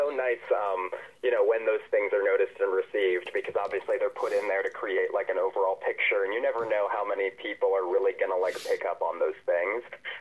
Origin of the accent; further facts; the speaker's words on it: North Carolina, United States; And then I'm from North Carolina, you know, I grew up so close to the mountains, so did Georgia, who played Marion.